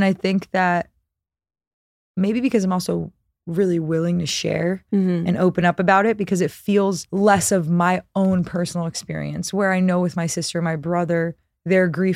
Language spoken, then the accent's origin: English; East Coast, United States; Oh yeah, I'm from the East Coast, blah, blah, blah.